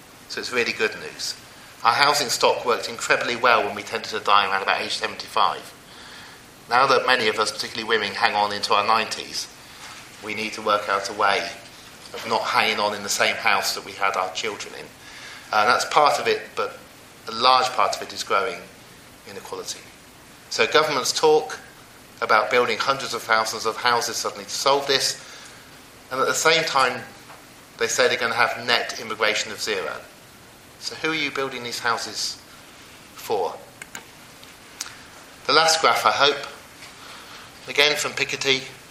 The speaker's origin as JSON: {"language": "English", "town": "Oxford", "region": "South East England", "country": "United Kingdom", "tie": "born or raised there", "moved": "as an adult", "said": "I grew up in Oxford. I left at 18. I've been back for 9 months. It's a really interesting ethnographic study to walk into the town you grew up, but into a different part of it."}